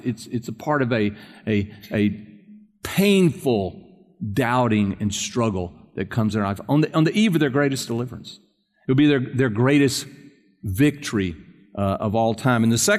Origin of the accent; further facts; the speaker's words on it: South Carolina, United States; moved away as an adult; now in Texas, United States; when I moved from South Carolina to Texas, and I knew my parents thought he'll probably never move back, and I haven't, you know, I've been here ever since then